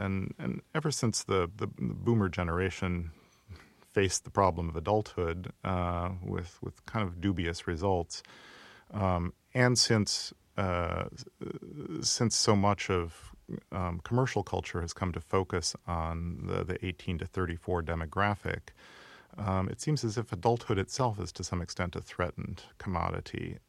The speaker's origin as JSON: {"language": "English", "region": "Midwest", "country": "United States", "tie": "born or raised there", "said": "that I saw a lot of when I was growing up in the Midwest."}